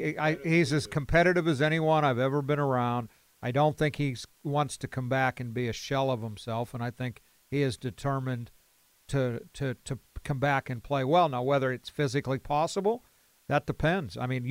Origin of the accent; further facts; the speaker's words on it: Beaver Falls, Pennsylvania, United States; I mean, I grew up in Beaver Falls, so I had a particular interest in Joe Namath's career